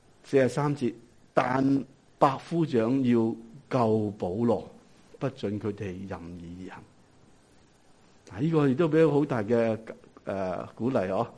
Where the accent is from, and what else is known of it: Hong Kong